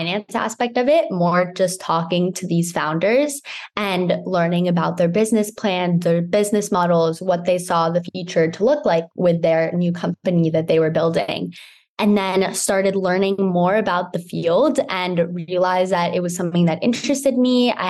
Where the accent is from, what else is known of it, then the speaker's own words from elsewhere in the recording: New York City, New York, United States; So I grew up in New York City. I went to an all-girls school there